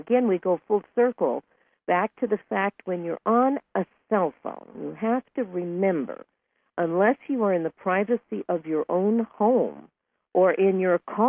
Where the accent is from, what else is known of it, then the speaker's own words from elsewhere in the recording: United States; as American women, we have really worked towards having gender equality in the workplace.